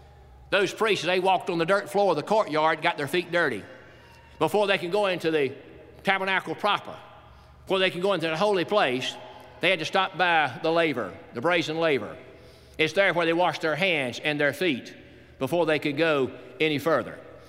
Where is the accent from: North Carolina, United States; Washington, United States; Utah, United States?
North Carolina, United States; also born or lived in Florida; now in Tennessee, United States; She said, no, I'm from North Carolina. That's where I'm from.